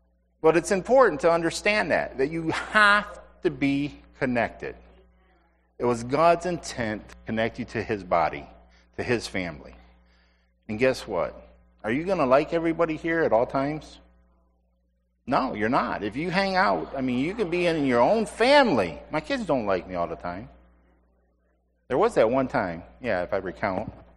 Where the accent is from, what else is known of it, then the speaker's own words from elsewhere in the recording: Ireland; Being St. Paddy's Day and being Irish, I set it up in class.